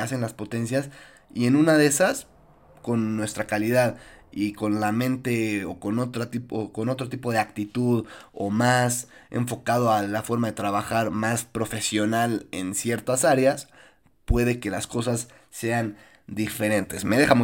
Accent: Mexico; es nuestra forma de ser, es nuestra cultura, lo entendemos, somos mexicanos.

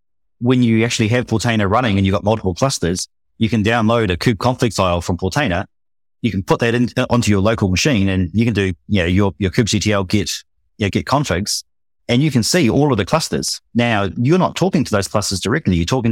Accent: New Zealand; I'm a Kiwi, right?

